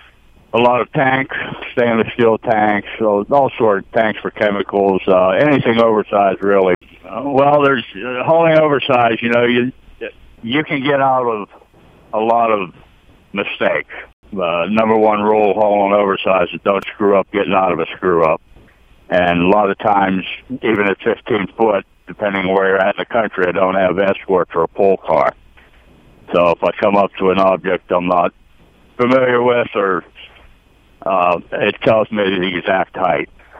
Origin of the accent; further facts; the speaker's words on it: West Middlesex, Pennsylvania, United States; I'm from Pennsylvania, West Middlesex.